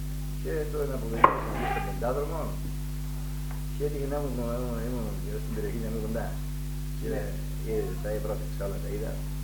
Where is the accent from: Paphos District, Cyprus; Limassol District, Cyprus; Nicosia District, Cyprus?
Nicosia District, Cyprus; Polystypos; born there; Στον Πολύσπιτο.